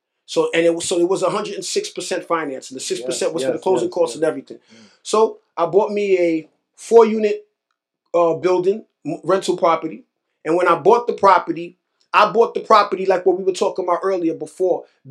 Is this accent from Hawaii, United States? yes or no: no; New York, United States; because I'm from New York. I'm the man.